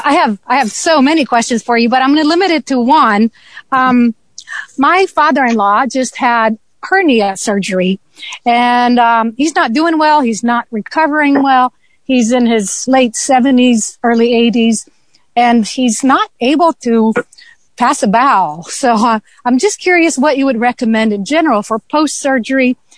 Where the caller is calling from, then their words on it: South Carolina, United States; Hi, I'm calling you from South Carolina.